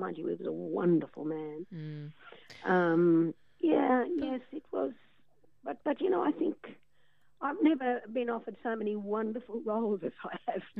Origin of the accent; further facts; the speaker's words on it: Tamworth, New South Wales, Australia; I grew up in Tamworth. I went to school there and came down to Sydney to university